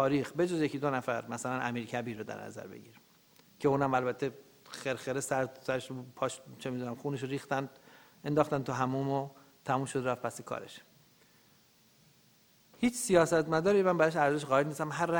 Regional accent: Iran; moved away as an adult; من از ایران اومدم بیرون

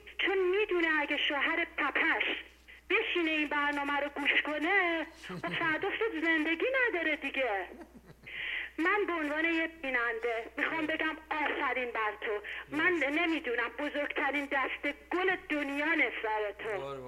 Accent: Iran

